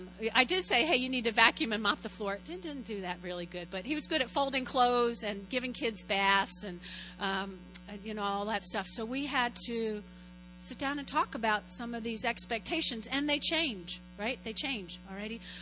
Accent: New Jersey, United States; also born or lived in Brooklyn; First off, I was born in Brooklyn, raised in North Jersey. They only had squirrels.

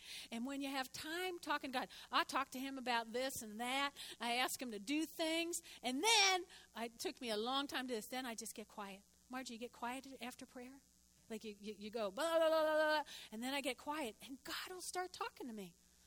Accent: Brooklyn, New York, United States; also born or lived in New Jersey / Oklahoma; Okay, I was born and raised in Brooklyn, okay, then moved to Jersey, then to Oklahoma, and here. Guess what my native language is? English.

